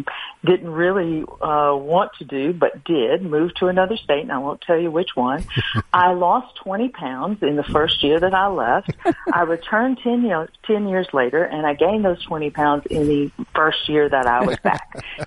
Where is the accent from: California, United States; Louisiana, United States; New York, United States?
Louisiana, United States; that Cajun culture that you find sort of in Lafayette in the more rural southern part of our state. And so we mix both influences pretty well, and it's just this wonderful fusion of what makes Louisiana a wonderful cultural experience.